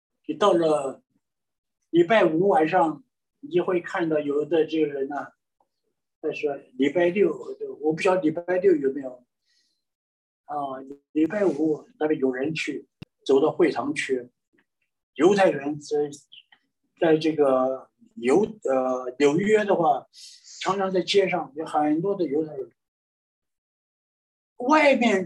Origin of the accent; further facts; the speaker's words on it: China; 我们中国人嘛，十条诫命我守了好多条